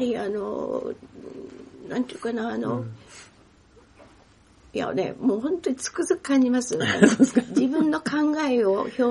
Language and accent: Japanese; Kyoto, Japan; 私はあの京都で育ってますから